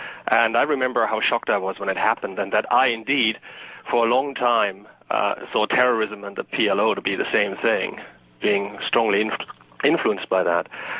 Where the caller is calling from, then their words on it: Somerville, Massachusetts, United States; I'm calling in from Somerville. I was a 9-year-old boy when I watched the Olympics.